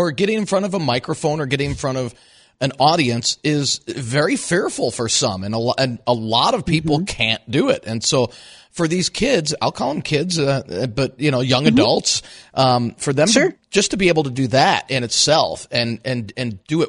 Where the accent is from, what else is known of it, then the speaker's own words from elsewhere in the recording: Chicago, Illinois, United States; I remember growing up in Chicago and listening to those two on WGN.